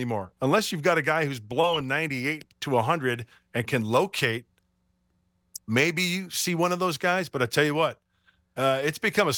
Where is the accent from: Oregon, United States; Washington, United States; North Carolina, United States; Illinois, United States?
Illinois, United States; Joliet; I grew up in the Midwest. I grew up in Joliet, Illinois.